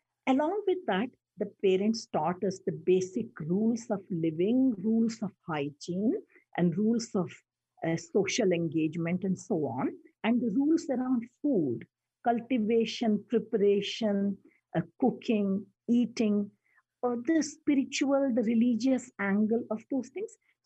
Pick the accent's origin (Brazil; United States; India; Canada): India; So what I saw growing up in India, actually not in a tiny village, I was in an industrialized township, growing in a city which had, you know, universities, colleges, medical schools, hospitals, running water, electricity, you know, all the modern comforts.